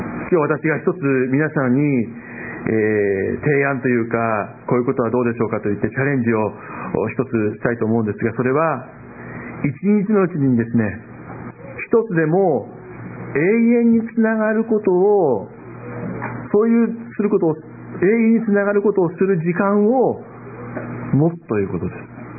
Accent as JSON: {"language": "Japanese", "region": "Aichi", "country": "Japan", "tie": "born or raised there", "said": "私の地元の愛知県にですね、私の近くに、家の近くに本当に広い広い土地がありました。"}